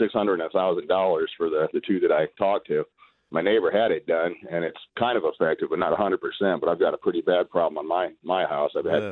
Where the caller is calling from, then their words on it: Buckeye, Arizona, United States